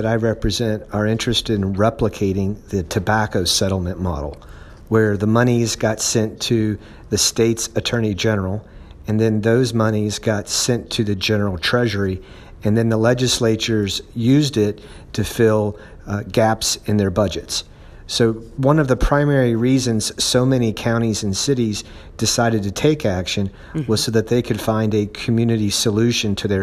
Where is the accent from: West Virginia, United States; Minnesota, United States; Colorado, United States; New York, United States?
West Virginia, United States; So when you break it down, my home state, West Virginia, which has disproportionately been impacted